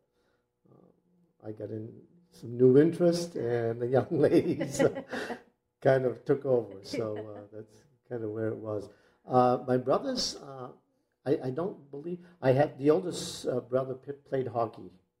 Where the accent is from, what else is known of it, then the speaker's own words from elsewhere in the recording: Lewiston, Maine, United States; I was born and raised here in Lewiston, always lived in Lewiston all my life, with an exception of 9 years when I lived out in Fayette.